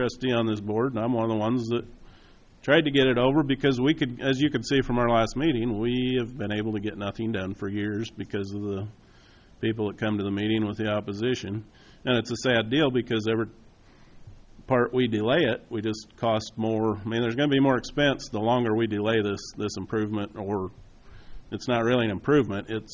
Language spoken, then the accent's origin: English; State Center, Iowa, United States; I'm from State Center. I'm part of the Marshall Story District.